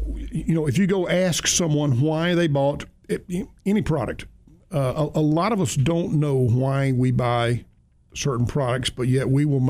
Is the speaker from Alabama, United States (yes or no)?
yes; Alabama, United States; And I grew up in Alabama with, you know, Bear Bryant holding up a Coke and Lay's potato chips in the other hand